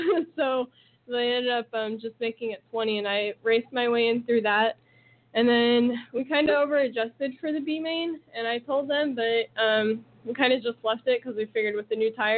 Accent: Las Vegas, Nevada, United States; hey, we're from Vegas. Right. We're stuck in who knows where, Santa Quinn, Utah.

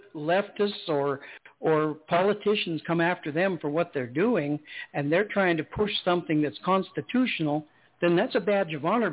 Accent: Colorado, United States; I grew up in Colorado, so, you know, my dad taught me how to survive out in the middle of nowhere if I needed to.

